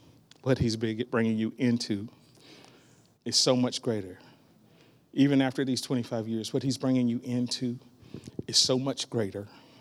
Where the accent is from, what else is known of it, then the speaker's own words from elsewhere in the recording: Virginia, United States; now in Oklahoma, United States; When I came to Oklahoma from Virginia, I was in a pretty much predominantly black environment.